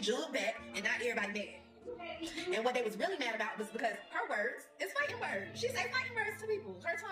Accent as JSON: {"language": "English", "region": "Florida", "country": "United States", "said": "Because I'm from South Florida, and y'all hate the way we talk when we argue."}